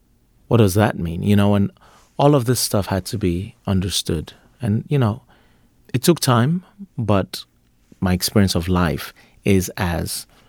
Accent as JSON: {"language": "English", "country": "United States", "said": "I'm American, and America is in crisis at the moment."}